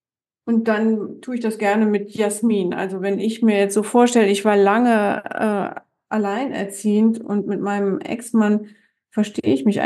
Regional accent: North Rhine-Westphalia, Germany; gerade hier in NRW, ich bin auch in einer Grenzregion groß geworden bei Venlo.

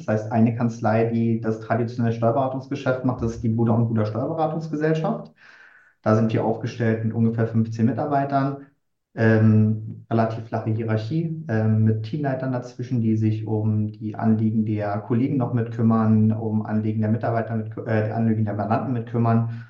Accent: Berlin, Germany; born there; Bin 33 Jahre alt, liebe das Reisen und bin gebürtiger Berliner und stolz drauf.

